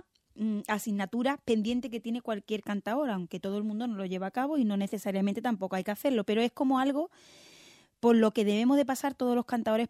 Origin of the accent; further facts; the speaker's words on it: Estepona, Andalusia, Spain; porque como estoy ahí entre Cádiz y Málaga, porque vivo, concretamente soy de Estepona, entonces estamos ahí en el límite de la provincia.